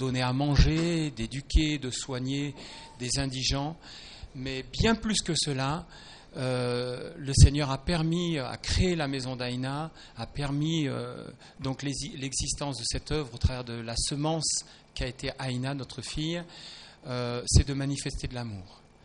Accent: Madagascar; qui agissent à 10 000 km chez nous à Madagascar

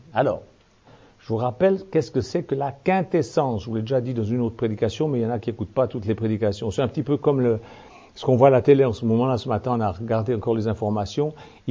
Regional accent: Switzerland; Enfin, moi, je suis suisse, mais je me sens très français quand même.

